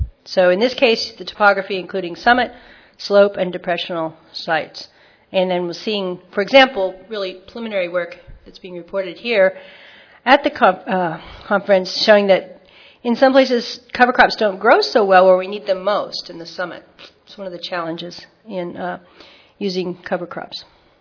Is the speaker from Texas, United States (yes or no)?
no; Washington, United States; I'm originally from Washington State, doesn't look like a lot of topography in Michigan.